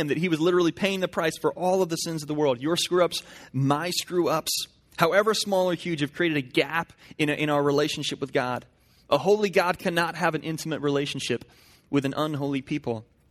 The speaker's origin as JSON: {"language": "English", "region": "England", "country": "United Kingdom", "said": "I'm actually an English guy. I'm a red passport, not a blue passport guy."}